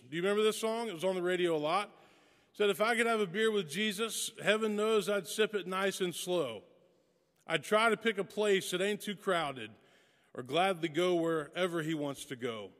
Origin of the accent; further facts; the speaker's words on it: Tennessee, United States; also born or lived in Texas; now in Nashville, United States; I've always been a country music fan. I grew up in West Tennessee.